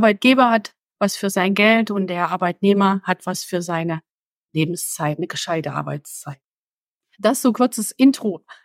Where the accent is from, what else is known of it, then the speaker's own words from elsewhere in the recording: Thuringia, Germany; born there; moved away as an adult; Ich komme gebürtig aus Thüringen, lebe seit 2009. Hier im schönen Frankenland mit meinem Mann und mit meinen zwei Kindern.